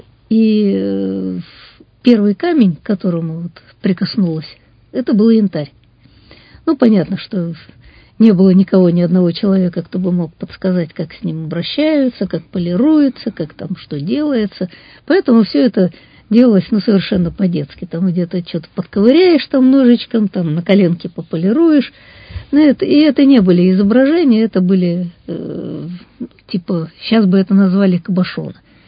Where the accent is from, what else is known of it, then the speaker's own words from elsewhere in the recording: Kaliningrad, Kaliningrad Oblast, Russia; born there; Родилась я в Калининграде. Калининград – город янтаря.